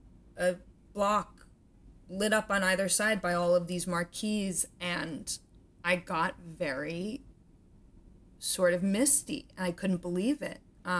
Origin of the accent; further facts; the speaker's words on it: Washington, District of Columbia, United States; I mean, I grew up mostly in Washington, D.C., but my family is from New York, and I grew up seeing shows on Broadway, particularly with my grandmother.